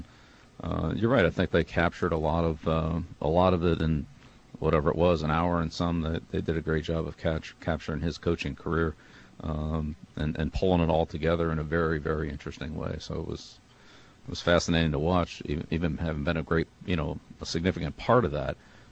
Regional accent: Annapolis, Maryland, United States; I grew up in Annapolis with the Navy coaches.

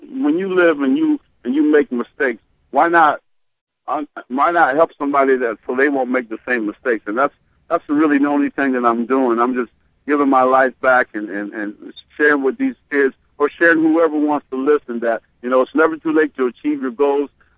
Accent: Penn Yan, New York, United States; I stayed away from Penn Yan, my hometown, for 18 years.

